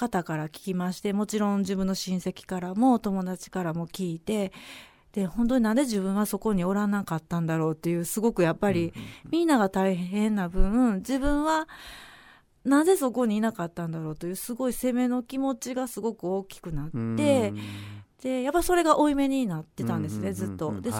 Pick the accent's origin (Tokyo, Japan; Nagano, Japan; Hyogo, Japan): Hyogo, Japan; Kobe; まあ神戸生まれで神戸出身で